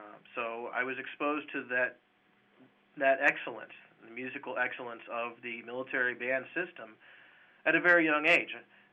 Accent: Burke, Virginia, United States; but as a music student growing up in Burke in the Washington, D.C. area, I was exposed to the military band system.

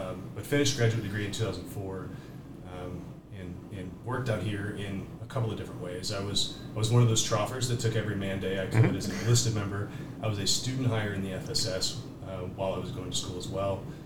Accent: Marshall, Missouri, United States; So I grew up around Civil Air Patrol in Marshall, Missouri, and Civil Air Patrol gave me a window into the Air Force that is incredible.

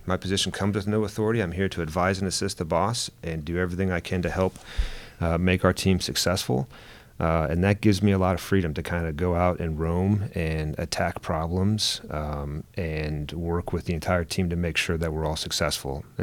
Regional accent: Florida, United States; So when people ask me where I'm from, I tell them I'm mostly from Florida. I went to middle school, high school, and college there.

